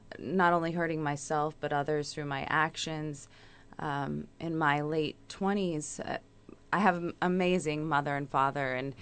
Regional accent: St. Louis, Missouri, United States; I'm originally from St. Louis, Missouri.

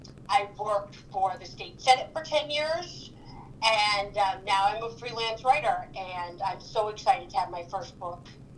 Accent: Columbus, Ohio, United States; I'm the oldest of three kids. I grew up outside Columbus, Ohio.

